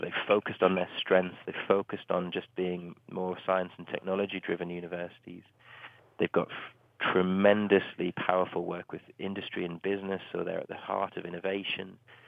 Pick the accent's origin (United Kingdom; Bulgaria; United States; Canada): United Kingdom; I mean, I always get struck as a Brit, as a Westerner, that the commitment and respect for education in Korea is just incredible.